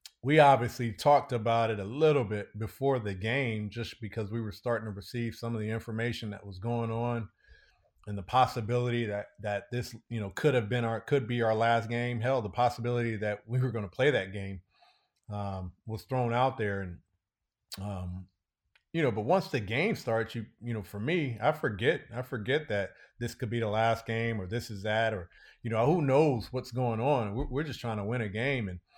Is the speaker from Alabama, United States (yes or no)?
no; California, United States; You know my history and being at Santa Clara and just kind of growing up in the Bay Area.